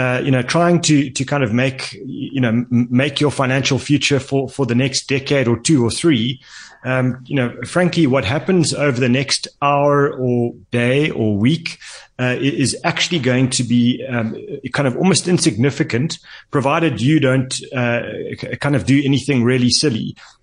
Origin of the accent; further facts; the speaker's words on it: South Africa; as a South African